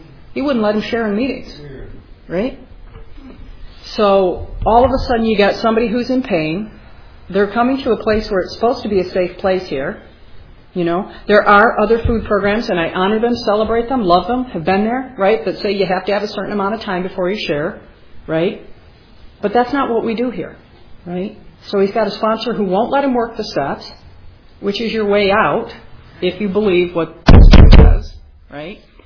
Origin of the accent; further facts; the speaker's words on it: Michigan, United States; But again, I was from Michigan, so I'd been through those steps. I've been here a dozen years.